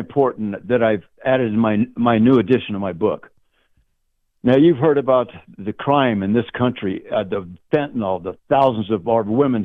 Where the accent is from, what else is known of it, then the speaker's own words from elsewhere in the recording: Oklahoma, United States; We came from a poor family. I'm Cherokee Choctaw. We come from Oklahoma. I mean, we didn't have running water in the house, just had outhouses.